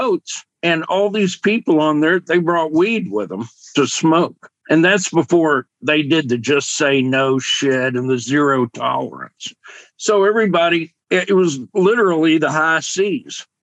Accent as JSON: {"language": "English", "town": "Pensacola", "region": "Florida", "country": "United States", "tie": "born or raised there", "said": "And then I found a company in my hometown, Pensacola, where I lived"}